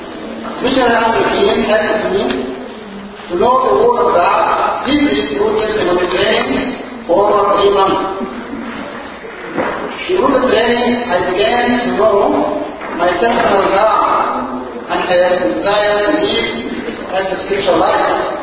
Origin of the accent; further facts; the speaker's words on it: South Sudan; born there; I was born in 1978 in South Sudan. My father is a Muslim and my mother is a Christian.